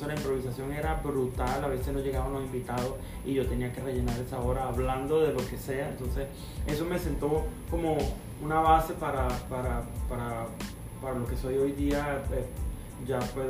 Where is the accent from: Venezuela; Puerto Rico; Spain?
Venezuela; Guanare, Portuguesa; also born or lived in Cabimas / Acarigua; Yo nací en Cabima y desde pequeñito me llevaron a Guanare porque mi papá tenía farmacia y vivía en Guanare. De Guanare estudié toda mi primaria, de ahí nos mudamos a Carigua.